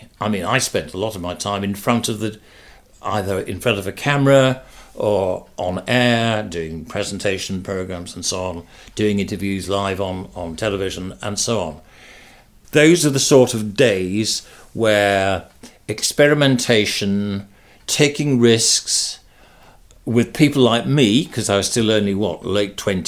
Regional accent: Yorkshire and the Humber, United Kingdom; accent: Yorkshire; And I said, well, OK, if I get rid of my Yorkshire accent, what shall I?

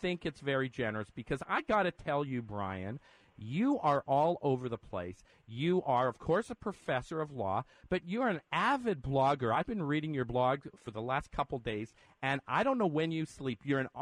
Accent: Canada; I'm from Canada

